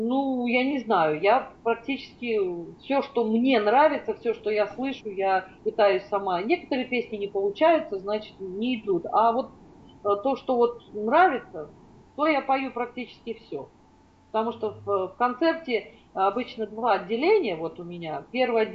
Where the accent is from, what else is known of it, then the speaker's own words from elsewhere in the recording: Fergana, Fergana Region, Uzbekistan; мне был годик, и я выросла в Фергане. Это Узбекистан, это Ферганская долина. Замечательная солнечная красота, горы, вообще климат теплый.